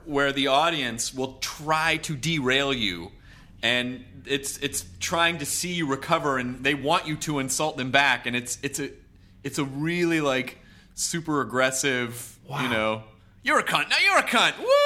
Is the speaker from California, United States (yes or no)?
yes; Los Angeles, California, United States; And then, so I'm American and I'm from L.A.